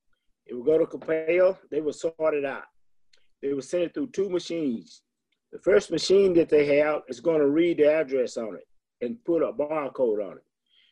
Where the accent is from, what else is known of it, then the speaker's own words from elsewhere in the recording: Paris, Texas, United States; I mean, I'm originally from Paris, Texas.